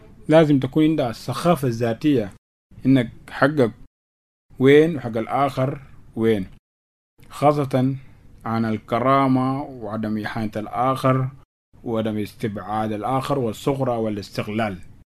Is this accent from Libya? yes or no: no; South Sudan; فنحن كجنوب سودانيين